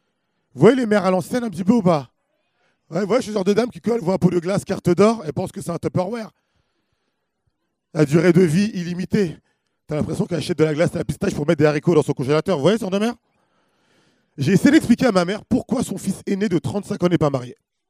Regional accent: Persan, Île-de-France, France; now in Paris, France; j'ai grandi à Persan. J'étais au collège de Persan, comme un peu vous tous. Aujourd'hui, j'habite à Paris.

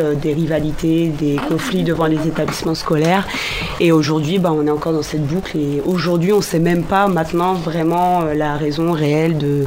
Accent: Beaumont, France; j'ai fréquenté le lycée Évariste Galois, je suis originaire de Beaumont.

